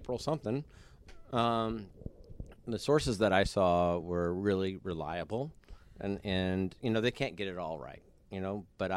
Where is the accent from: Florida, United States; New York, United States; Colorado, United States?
Colorado, United States; Denver; because I'm from Denver